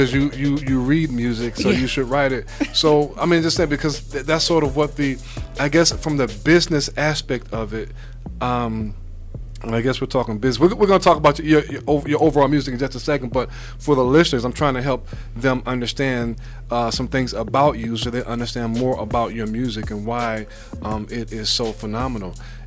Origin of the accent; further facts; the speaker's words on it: New York, United States; accent: New York; It's my New York accent. Blame it on my New York accent.